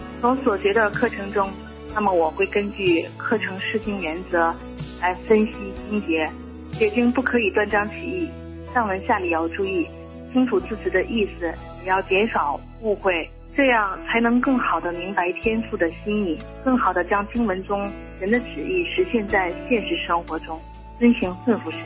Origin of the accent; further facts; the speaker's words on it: Heilongjiang, China; 我是黑龙江的